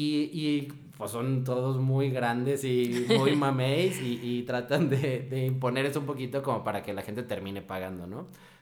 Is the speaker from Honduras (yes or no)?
no; Mexico; Y yo, pues como buen mexicano, dije, no, hombre